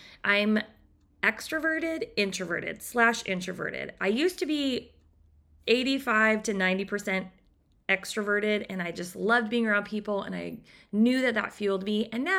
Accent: California, United States; So just bear with me on my weakness as a Californian.

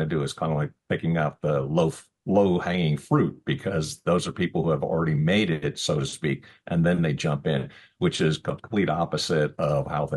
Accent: New Jersey, United States; Yeah, growing up in New Jersey, we were near New York, so it was WABC.

